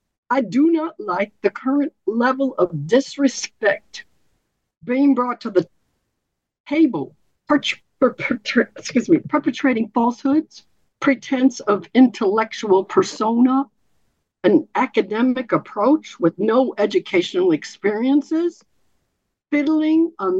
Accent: Richmond, Illinois, United States; moved away as an adult; I come from Richmond, Illinois. That means there's a state line and it's Wisconsin after that. I stayed there for 21 years, went to college in Illinois

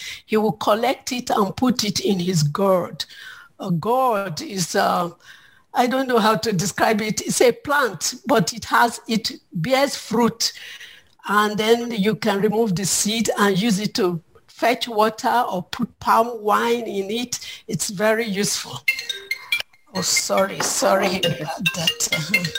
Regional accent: Nigeria; I'm from Nigeria

